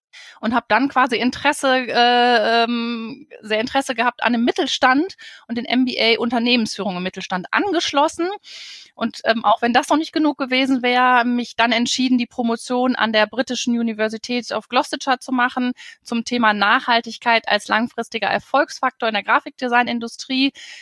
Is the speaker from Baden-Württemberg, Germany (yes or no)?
no; Bielefeld, North Rhine-Westphalia, Germany; Bielefeld. Also ich bin Ur-Bielefelderin, ein Bielefelder Urgestein.